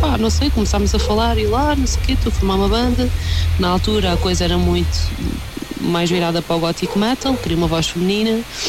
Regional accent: Elvas, Portalegre, Portugal; passaram em Elvas, de onde eu sou.

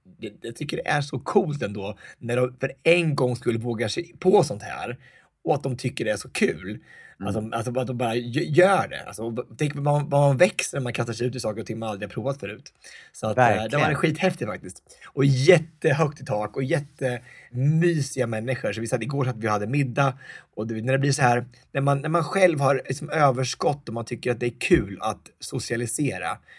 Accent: Örebro County, Sweden; Det är hemma i Närke.

